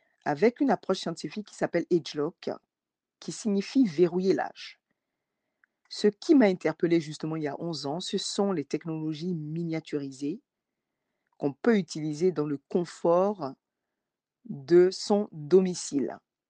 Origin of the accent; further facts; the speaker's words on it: Washington, District of Columbia, United States; now in France; J'ai 48 ans, je suis native de Washington DC, de nationalité franco-béninoise, je vis en région parisienne.